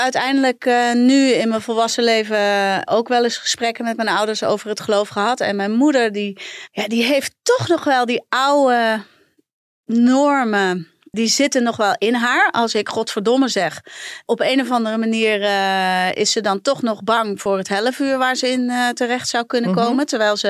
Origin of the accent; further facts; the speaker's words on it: North Brabant, Netherlands; ik ben in Brabants dorp opgegroeid.